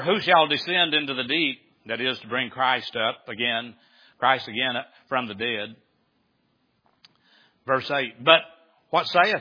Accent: Arkansas, United States; I grew up in Izzard County out in the country. I mean, we lived at the end of the road. We lived on a farm.

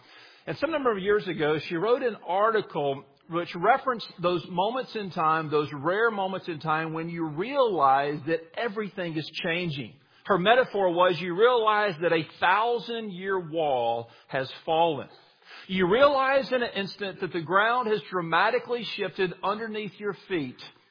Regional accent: Mobile, Alabama, United States; I am from Mobile, Alabama. You say, what does Mobile have to do with Houston?

